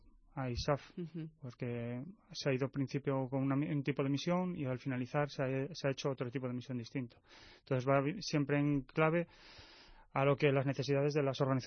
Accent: Asturias, Spain; now in Galicia, Spain; Sí, yo soy de Asturias y mi mujer de León.

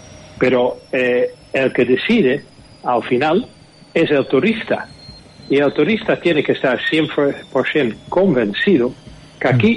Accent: Canary Islands, Spain; somos nosotros los canarios.

